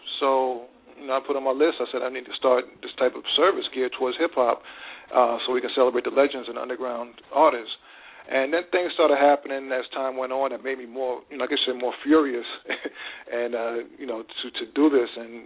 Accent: New York City, New York, United States; you know, I'm from the East Coast, from New York City

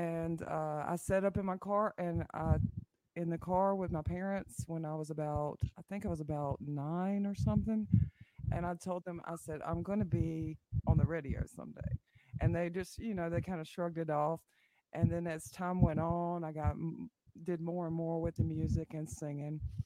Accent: North Carolina, United States; I am actually born and raised around the Outer Banks, and I was actually born in Lisbon City.

